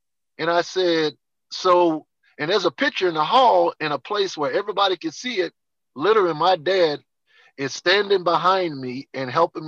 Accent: New Orleans, Louisiana, United States; So he and I, and both of us from down south, he from Kiln, Mississippi. I'm from New Orleans.

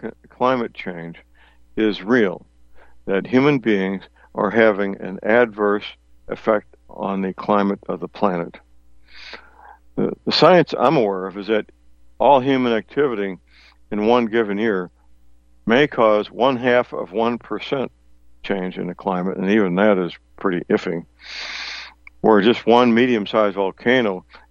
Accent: Steelville, Missouri, United States; Here locally in my hometown, Steelville, Missouri

